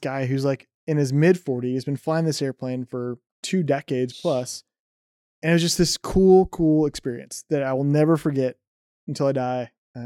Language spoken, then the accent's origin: English; United States; born there; obviously I'm biased because I was born in America and I served in the military.